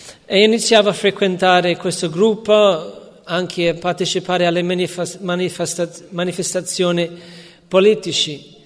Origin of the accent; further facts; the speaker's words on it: London, United Kingdom; now in Italy; Io sono cresciuto a Londra e avevo due genitori normali che mi volevano bene